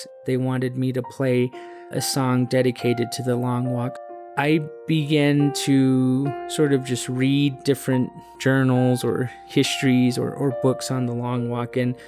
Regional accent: United States; I am from the Diné tribe, the Navajo Nation.

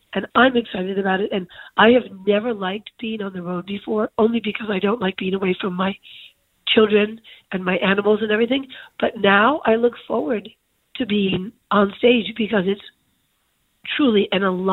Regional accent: Manhattan, New York, United States; And maybe it was growing up in Manhattan and hearing the drums in the park

